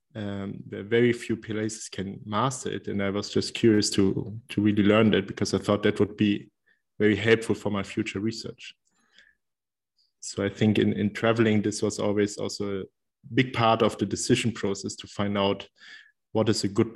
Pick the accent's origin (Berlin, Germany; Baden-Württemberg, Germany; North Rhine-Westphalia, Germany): Berlin, Germany; English is a second language; moved away as an adult; also born or lived in Leipzig / Paris; which was already a little travel from my hometown, which was Berlin in Germany.